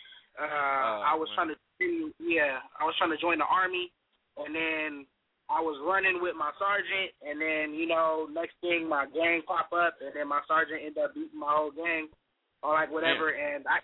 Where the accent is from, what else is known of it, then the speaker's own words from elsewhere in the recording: California, United States; I'm from Orange County.